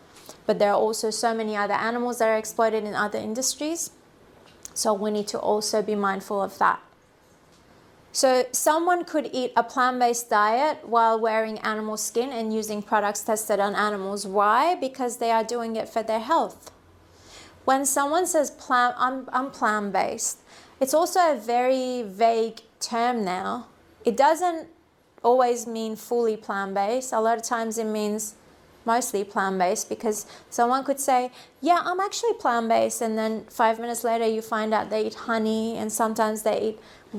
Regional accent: Iran; I'm from Iran, and when I talk to Iranian people, it's the same.

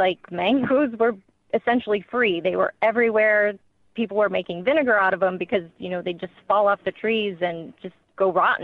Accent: Detroit, Michigan, United States; So I was originally from Detroit. I am not a sailor by background at all.

